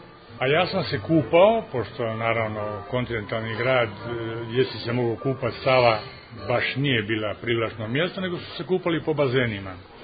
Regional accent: Zagreb, City of Zagreb, Croatia; Rođen sam u Zagrebu, na laganoj periferiji Zagreba, u klasičnoj radničkoj porodici

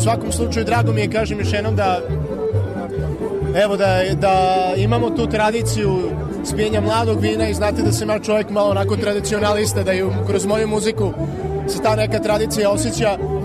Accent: Vojvodina, Serbia; smo primili ove Sremce malo vamo kod nas u Bačku, u goste.

